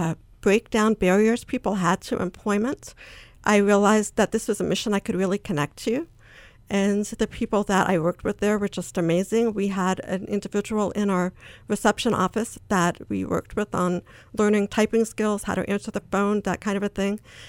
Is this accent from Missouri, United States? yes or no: no; Long Island, New York, United States; also born or lived in Bangladesh; So I was born in Bangladesh. My father was the principal of a school there. And we moved to New York when I was almost 4 years old. I grew up in Long Island, New York.